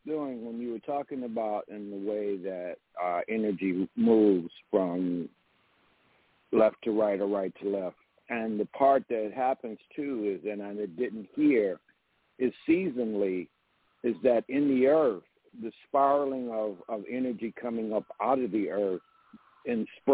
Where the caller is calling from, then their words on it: Eatonton, Georgia, United States; in the Stolen Land of the Muscogee Creek in Eatonton, Georgia.